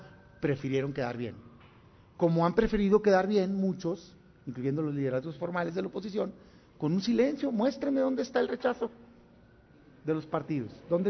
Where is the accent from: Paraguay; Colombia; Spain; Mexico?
Mexico; porque los estamos esperando como mexicanos.